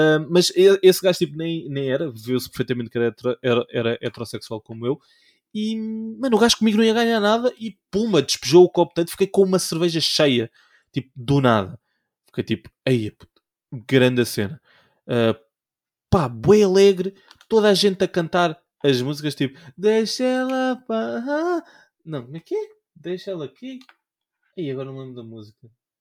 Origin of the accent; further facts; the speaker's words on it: Portugal; nós, enquanto portugueses, quando vamos sair